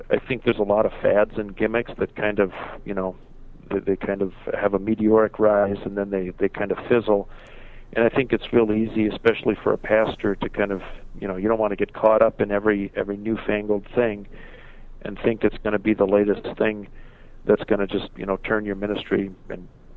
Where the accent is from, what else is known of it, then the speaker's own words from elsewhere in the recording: Arizona, United States; Well, I grew up down here in Arizona. I grew up down on the Mexican border, about 60 miles south of Tucson.